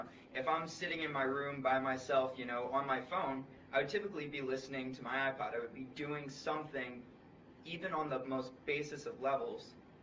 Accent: Philadelphia, Pennsylvania, United States; No, I'm from Philadelphia.

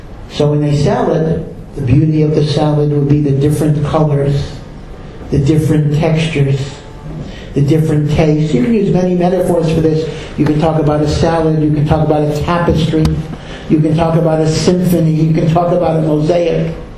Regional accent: North Dakota, United States; But what can I do? I'm from North Dakota.

